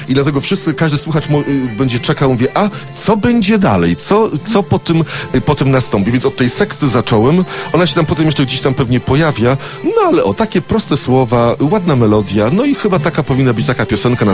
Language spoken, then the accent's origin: Polish; Gdańsk, Pomeranian Voivodeship, Poland; Ja jestem gdańszczaninem, od samego urodzenia w Gdańsku mieszkam